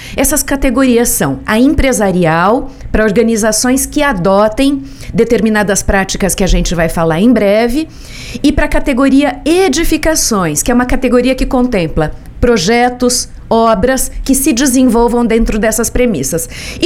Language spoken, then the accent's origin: Portuguese; South Region, Brazil; como brasileiros que somos e como sulistas que somos desse país